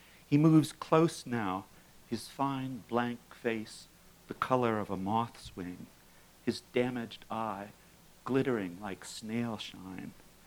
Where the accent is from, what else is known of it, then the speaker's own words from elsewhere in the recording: Yokohama, Kanagawa, Japan; Part of these poems reflect my experience of growing up in Japan right after World War II. And this is a scene out of that. It's playing with the kids of a school for the blind right next door to where we lived in Yokohama.